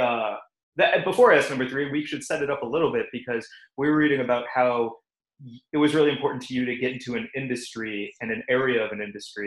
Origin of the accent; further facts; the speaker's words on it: St. Louis, Missouri, United States; I grew up in St. Louis.